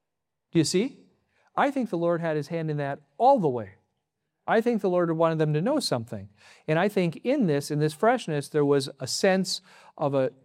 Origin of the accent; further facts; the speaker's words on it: Milwaukee, Wisconsin, United States; so I walked up to the woman and I said, hey, I'm from Milwaukee.